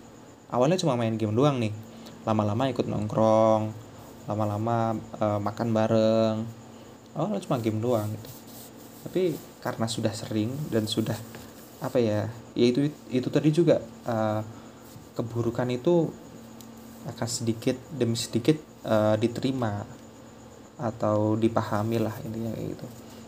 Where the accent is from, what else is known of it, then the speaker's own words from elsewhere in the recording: Java, Indonesia; kita orang Jawa yang keras gitu loh.